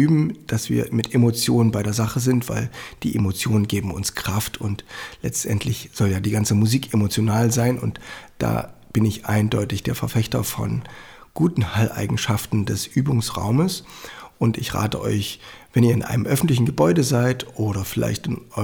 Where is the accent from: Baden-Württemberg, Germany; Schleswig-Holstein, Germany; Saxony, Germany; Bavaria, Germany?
Saxony, Germany; Annaberg-Buchholz; in Annaberg-Buchholz, meiner Heimatstadt